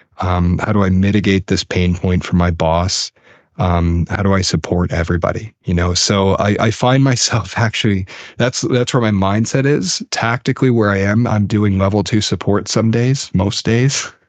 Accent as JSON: {"language": "English", "region": "Rust Belt", "country": "United States", "said": "I'm from the Rust Belt, you know, like my parents are always losing their jobs."}